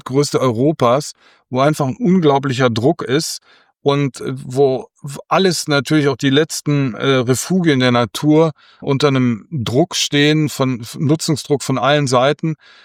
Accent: North Rhine-Westphalia, Germany; weil ich gebürtiger Niederrheiner bin und am Niederrhein lebe.

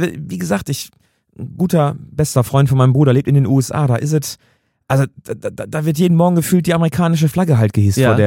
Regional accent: Germany; Und ich finde das voll okay, zu zeigen, ey, ich bin Deutscher.

